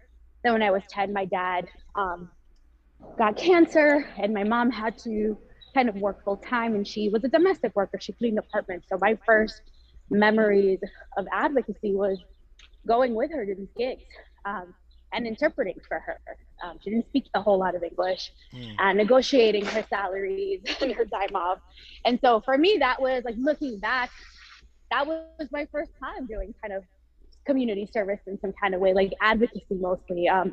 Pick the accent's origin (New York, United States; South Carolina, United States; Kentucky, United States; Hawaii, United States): New York, United States; Queens; Yes. I grew up in Queens, never left, went to public schools. I think like you, kind of very typical New York. Like I'm just like a city kid.